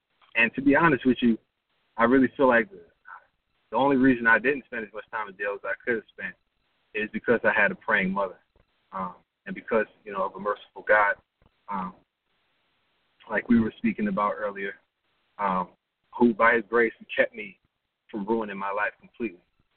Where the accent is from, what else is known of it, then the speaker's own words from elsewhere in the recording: New Jersey, United States; I grew up in North Jersey, about 15 minutes outside of New York City, and it was right smack dab in the hood.